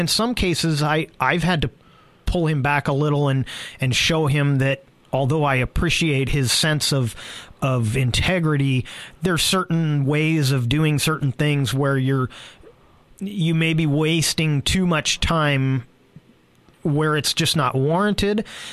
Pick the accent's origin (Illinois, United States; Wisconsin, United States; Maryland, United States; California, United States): California, United States; So as some of you know, I come from the Bay Area, so I'm a big Golden State Warriors fan.